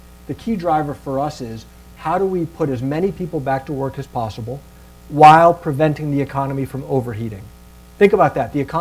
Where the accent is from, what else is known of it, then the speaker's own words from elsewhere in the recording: Ohio, United States; So first of all, I was born and raised in Ohio. I went to school in Illinois.